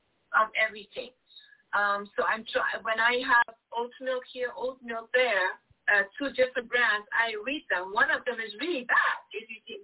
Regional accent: Germany; growing up in Germany

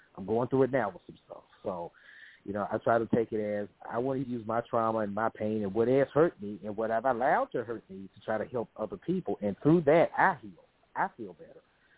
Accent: Memphis, Tennessee, United States; now in Dallas, United States; Memphis, it's something negative. And, I still have a son that lives there, and I want to try to make my hometown the best it can be, especially in terms of dealing with mental health. And Dallas has been wonderful to me

